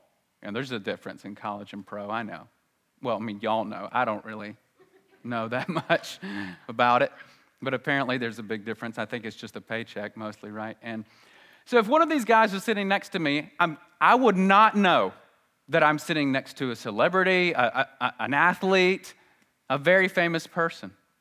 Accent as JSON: {"language": "English", "region": "Alabama", "country": "United States", "tie": "born there", "said": "I was born here in Alabama, as a lot of you were."}